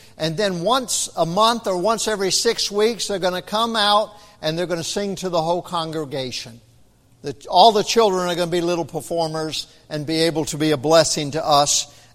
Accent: the South, United States; And, you know, I'm from the South. I got a little rebel in me.

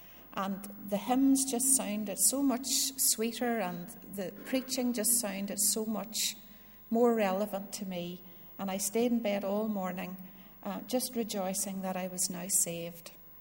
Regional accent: Castlederg, Northern Ireland, United Kingdom; I grew up in Castledurg in County Tyrone. I was born into a family of four children.

